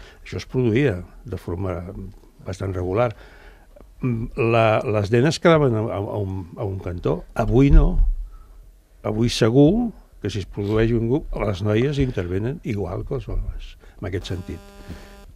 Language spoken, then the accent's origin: Catalan; Barcelona, Catalonia, Spain; jo us puc dir que a Gràcia, soc de Gràcia a Barcelona